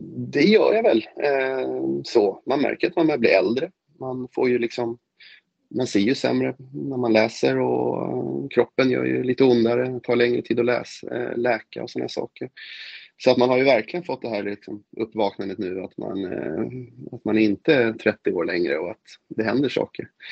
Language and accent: Swedish; Stockholm, Stockholm County, Sweden; Jag hoppas ju verkligen som stockholmare att AIK kan etablera sig.